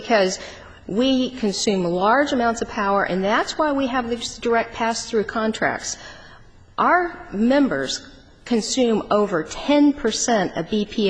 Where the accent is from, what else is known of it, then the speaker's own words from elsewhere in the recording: the South, United States; I'm sorry. I'm from the South. I've been taught to be respectful.